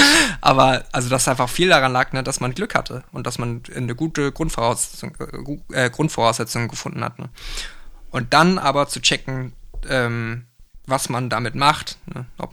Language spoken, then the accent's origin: German; Bavaria, Germany; ich bin im Allgäu aufgewachsen, also im tiefsten Südbayern so. Und da gab es einfach keine anderen KoreanerInnen. Ne? Das heißt, die einzige Person, mit der ich Koreanisch sprechen konnte, waren meine Eltern zu Hause.